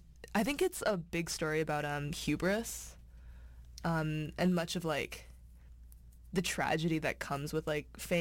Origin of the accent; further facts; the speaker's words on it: China; now in United States; I grew up with them for the most part because, like, I immigrated from China, and, like, a lot of the content and, like, culture does... overlap.